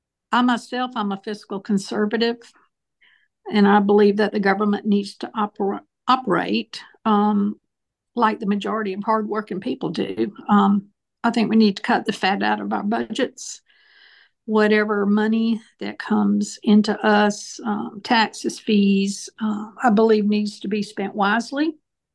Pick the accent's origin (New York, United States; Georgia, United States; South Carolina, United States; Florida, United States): Georgia, United States; Augusta; I grew up in the Vineland Park myself, where I was when I was a child, and I just think every area in Augusta